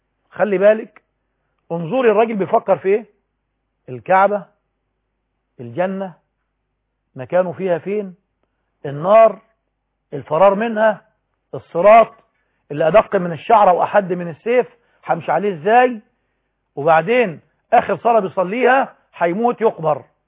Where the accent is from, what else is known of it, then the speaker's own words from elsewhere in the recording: Egypt; بنهرج بالمعنى العام عندنا في مصر